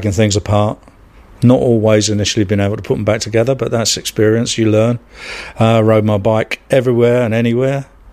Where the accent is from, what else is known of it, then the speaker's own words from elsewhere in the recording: Bermondsey, London, United Kingdom; So we moved from Bermondsey, where I was born and grew up, to Kensington.